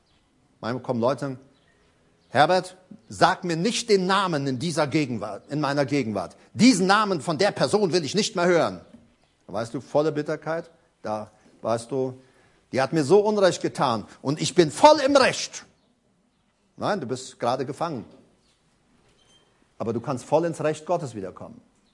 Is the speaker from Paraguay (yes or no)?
yes; Paraguay; German is a second language; now in Germany; ich komme ja aus Paraguay, ne? Da pflanzt man sowas, also war klar, ich komme nach Deutschland, da pflanzt man das auch, ne?